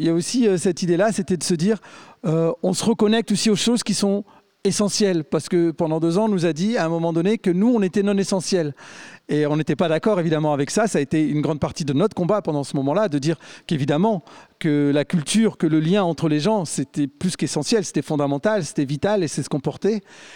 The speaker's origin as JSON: {"language": "French", "town": "Roubaix", "region": "Hauts-de-France", "country": "France", "said": "Donc on commence chez nous à Roubaix, à Lille, et puis à Arras"}